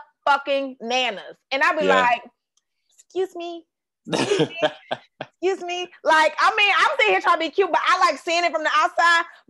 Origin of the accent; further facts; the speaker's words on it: Washington, District of Columbia, United States; Like I'm so far from street, but because I grew up in Washington D.C., like I know specifically.